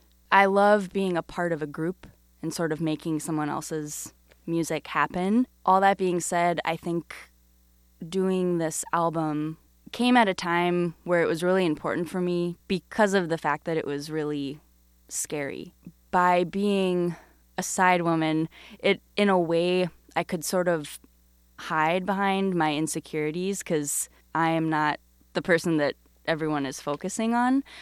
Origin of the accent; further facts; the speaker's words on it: Burnsville, Minnesota, United States; I am from Burnsville, Minnesota.